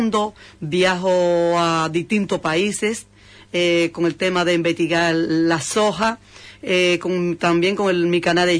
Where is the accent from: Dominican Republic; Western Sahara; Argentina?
Dominican Republic; also born or lived in Madrid; now in Huelva, Spain; Vale, yo soy de República Dominicana, llevo 35 años aquí ya en España. Vamos a decir que tenemos 18 en Madrid y todo el tiempo, hasta 35 años, pues lo llevo aquí viviendo en Huelva, en el cual ya me compré mi apartamento y todo aquí